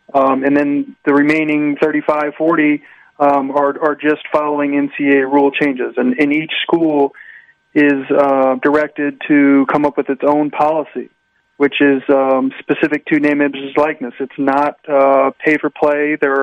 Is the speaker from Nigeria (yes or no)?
no; Edwardsville, Illinois, United States; Yes, I'm from Edwardsville, Illinois, just outside of St. Louis. We're about 20 miles to the east of St. Louis, Missouri.